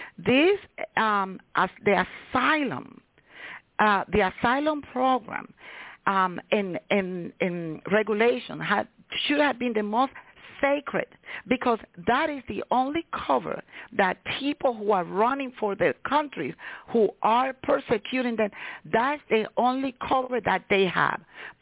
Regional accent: United States; before being an immigration attorney, I am an American. I am an American

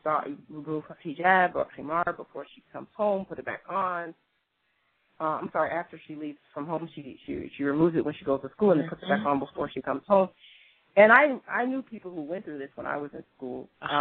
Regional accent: United States; growing up in America in public school, I was always the only Muslim

